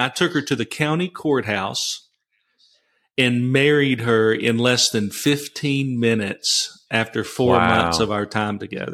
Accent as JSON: {"language": "English", "town": "China Spring", "region": "Texas", "country": "United States", "tie": "born or raised there", "said": "Well, I was born in Waco, Texas, 65, so I'll tell my age here. I'm a young man, in my mind's eye anyway. And I grew up in a little town called China Spring."}